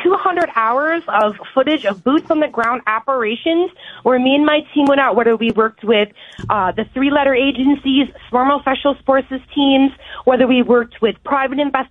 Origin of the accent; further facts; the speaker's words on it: Detroit, Michigan, United States; I'm from Detroit, Michigan.